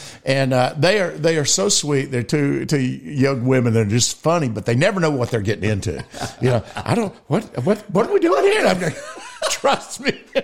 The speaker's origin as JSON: {"language": "English", "region": "Alabama", "country": "United States", "said": "I am from Alabama."}